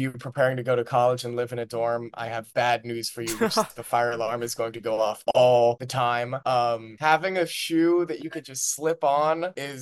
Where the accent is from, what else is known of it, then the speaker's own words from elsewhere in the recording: Half Moon Bay, California, United States; I grew up in Half Moon Bay in California, which is about a 35, 40-minute drive to San Francisco.